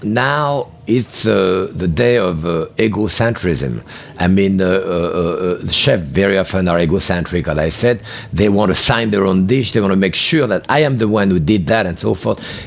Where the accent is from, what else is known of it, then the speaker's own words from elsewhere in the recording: Bourg-en-Bresse, Auvergne-Rhône-Alpes, France; because I came from Bourg-en-Bresse, the chicken of Brest in France